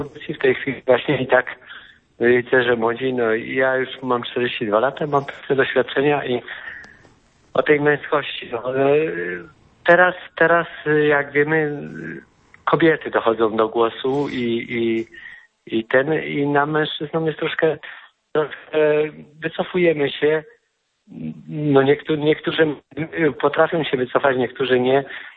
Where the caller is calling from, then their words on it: Limanowa, Lesser Poland, Poland; Ja z Małopolski, z Libanowej.